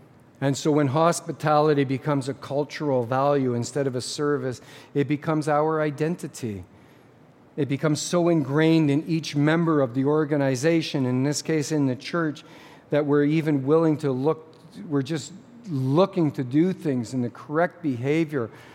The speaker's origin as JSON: {"language": "English", "region": "Quebec", "country": "Canada", "said": "Well, I'm from Quebec."}